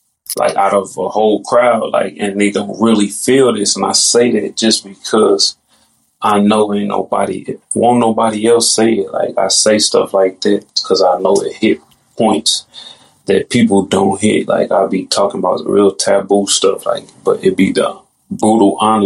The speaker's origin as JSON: {"language": "English", "town": "St. Louis", "region": "Missouri", "country": "United States", "said": "And, I'm from St. Louis, so ain't nobody really elevating nobody out here."}